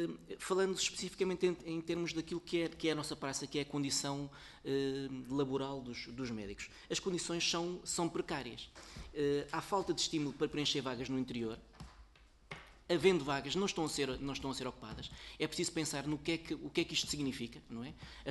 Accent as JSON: {"language": "Portuguese", "region": "Viseu", "country": "Portugal", "said": "eu venho de Viseu e conheço essa realidade"}